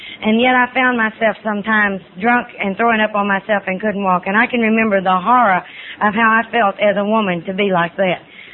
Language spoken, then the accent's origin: English; Arkansas, United States; Because, see, I'm from Arkansas. I don't know the first thing about a toboggan.